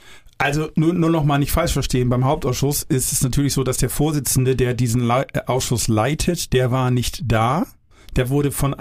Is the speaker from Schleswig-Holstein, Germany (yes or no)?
yes; Ostrohe, Schleswig-Holstein, Germany; am nächsten Tag ging bei uns in meinem Heimatdorf rum, ich sag nie welches Heimatdorf, aber es ist Ostrohe